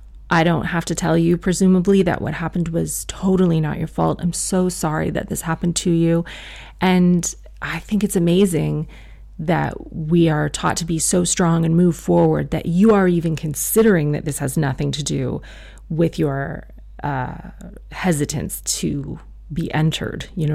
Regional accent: South Africa; I am South African. I'm a Muslim woman

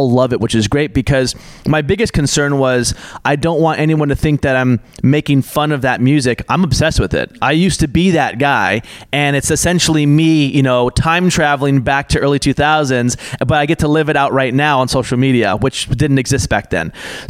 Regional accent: Portland, Oregon, United States; So I grew up in Portland, Oregon

